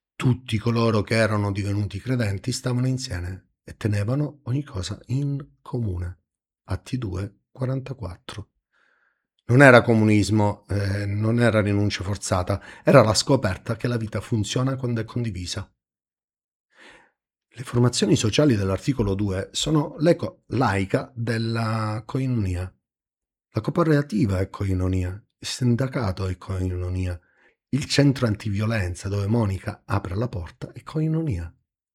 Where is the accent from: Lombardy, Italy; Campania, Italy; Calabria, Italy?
Calabria, Italy; in Calabria, la mia terra, sono 46.